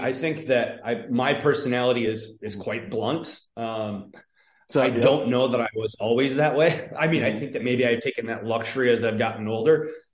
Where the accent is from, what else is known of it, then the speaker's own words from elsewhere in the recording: Michigan, United States; I am actually not from the East Coast. I'm actually from the Midwest. I actually grew up in Michigan.